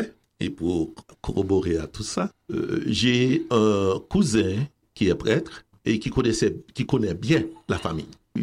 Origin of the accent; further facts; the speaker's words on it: Haiti; Nous, là, en grandissant en Haïti, on va à Port-au-Prince, on sort de l'intérieur du pays